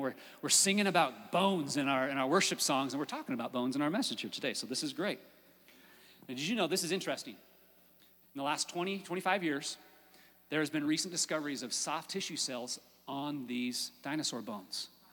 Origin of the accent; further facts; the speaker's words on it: Washington, United States; I'll never forget as a six-year-old standing in my backyard watching Mount St. Helens, because I come from Washington State, and I got to see it live firsthand.